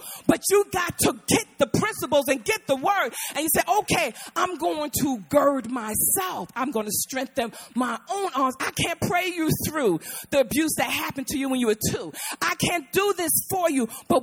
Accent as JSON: {"language": "English", "town": "Newark", "region": "New Jersey", "country": "United States", "tie": "born or raised there", "said": "I was born and raised in Newark, and Newark was a really rough place for me."}